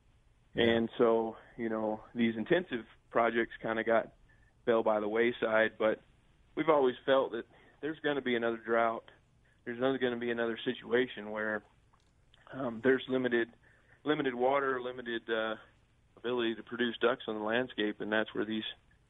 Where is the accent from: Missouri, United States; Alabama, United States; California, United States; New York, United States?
Missouri, United States; Sikeston; I'm actually a Boot Heel boy. I grew up in Sykeston, Missouri.